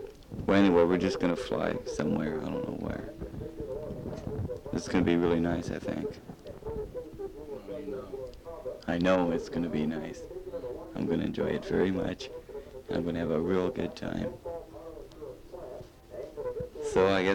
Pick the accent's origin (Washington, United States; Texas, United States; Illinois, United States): Washington, United States; but I'm from Washington State, so I guess I noticed it.